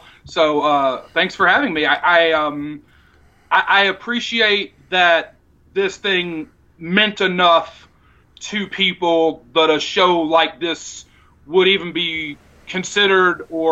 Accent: Greensboro, North Carolina, United States; I grew up outside of Greensboro, and in 94, a local promotion started running shows in around like Greensboro, Asheboro, Burlington, little towns on the outskirts of Greensboro.

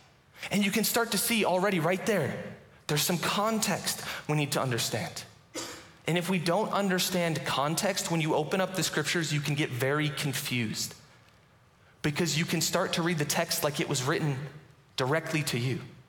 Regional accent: Sioux Falls, South Dakota, United States; I never wanted to come to SDSU. I'm from Sioux Falls. Any Sioux Falls people in here?

